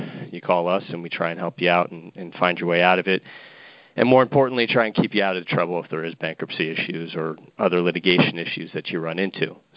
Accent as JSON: {"language": "English", "town": "Novato", "region": "California", "country": "United States", "tie": "born or raised there", "said": "Yeah, I grew up in Marin County area, in Novato, California, if anybody knows that. But it's a little north of San Francisco."}